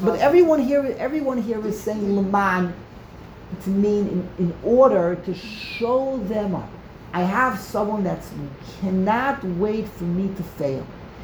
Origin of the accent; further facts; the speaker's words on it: Canada; We're from Canada. Which part of Canada? Montreal? Montreal, Canada.